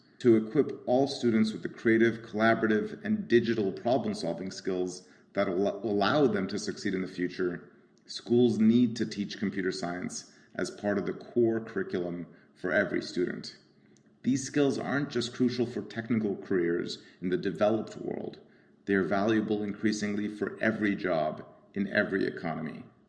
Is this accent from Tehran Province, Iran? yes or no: yes; Tehran, Tehran Province, Iran; English is a second language; now in United States; I grew up in Tehran, Iran during the Iran-Iraq War. And when my family came to the United States as an immigrant, my family was poor. I was learning a new language and a culture.